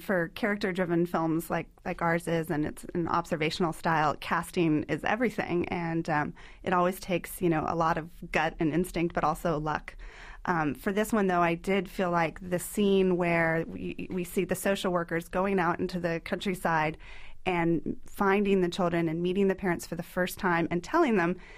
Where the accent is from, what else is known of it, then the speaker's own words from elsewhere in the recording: Texas, United States; also born or lived in Oregon; I'm partly from Texas. Texas and Oregon, and I like the mix.